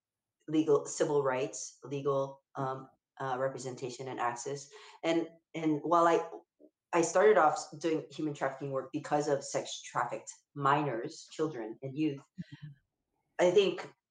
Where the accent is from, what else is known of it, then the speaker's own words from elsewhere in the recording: Honolulu, Hawaii, United States; I think the influences of growing up in Hawaii is huge